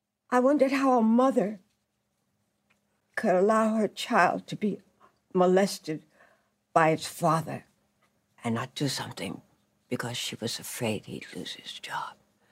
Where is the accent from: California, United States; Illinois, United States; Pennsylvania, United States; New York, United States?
New York, United States; born there; I was born in New York. I think I was born in New York. I don't know, my mother isn't here anymore, so I can't ask her. But I was born in the United States, that I know.